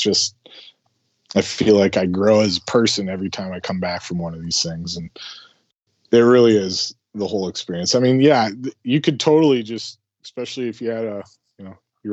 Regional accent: South Dakota, United States; No, I grew up in South Dakota. But my dad was from Argentina originally.

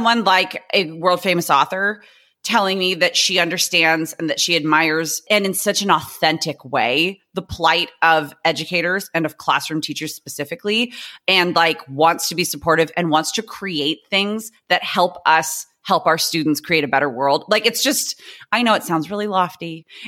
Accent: California, United States; I'm a teacher from Southern California.

